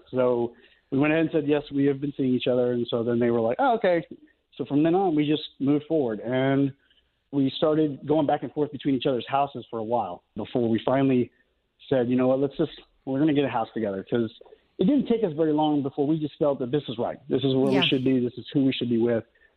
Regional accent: Mesa, Arizona, United States; As the sun was setting, we married in my hometown, Mesa, Arizona, and then we drove back the very next morning.

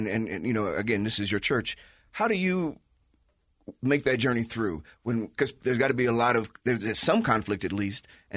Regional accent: United States; And the idea is that I am an American, and America has a very checkered past

